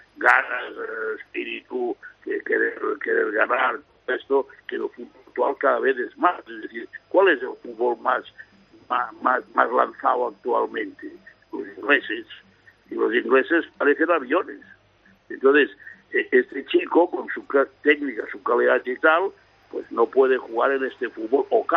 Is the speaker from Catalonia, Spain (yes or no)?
yes; Guimerà, Catalonia, Spain; desde que estuvimos en Galicia hasta Peralada, Guimerá, mi pueblo.